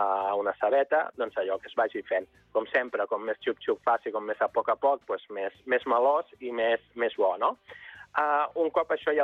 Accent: Calafell, Catalonia, Spain; com que soc de Calafell, fer un allioli negat

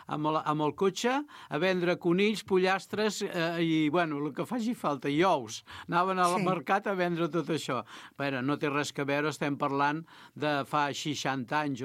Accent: Moja, Catalonia, Spain; nosaltres som d'aquí de Moja, som de Moja, del Canal 20, normal, però tenim a vora Vilafranca

